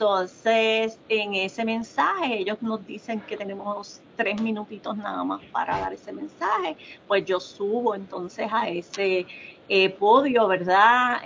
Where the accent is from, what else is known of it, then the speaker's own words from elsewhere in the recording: Puerto Rico; además de que soy puertorriqueña, de que represento a Puerto Rico, también represento al recinto universitario de Mayagüez